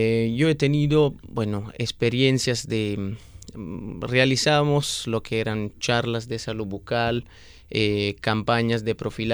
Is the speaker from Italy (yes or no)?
yes; Apulia, Italy; Spanish is a second language; Yo soy de Italia, yo soy de Puglia, que es una región del sur, donde realmente hay un montón de olivos